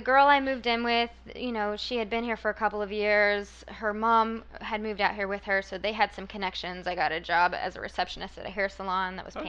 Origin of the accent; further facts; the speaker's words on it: Louisville, Kentucky, United States; now in Los Angeles, United States; No, I'm from Louisville, Kentucky. I moved here almost 10 years ago.